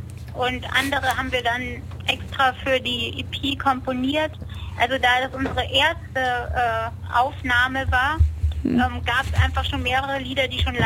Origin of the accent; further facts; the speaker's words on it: Munich, Bavaria, Germany; Also ja, natürlich, wir kommen aus München und in München ist unsere größte Fanbase.